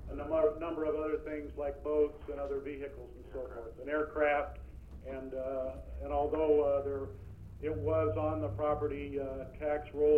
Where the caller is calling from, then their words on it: Anchorage, Alaska, United States; Yes, sir. I'm online from Anchorage.